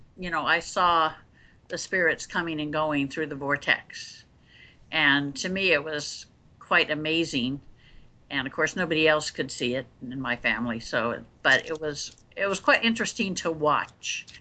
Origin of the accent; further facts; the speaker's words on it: Kansas, United States; now in Oregon City, United States; Yeah, I live up in Oregon City. I live on a farm in a rural Oregon City. But I was raised in Kansas, so I love the heat.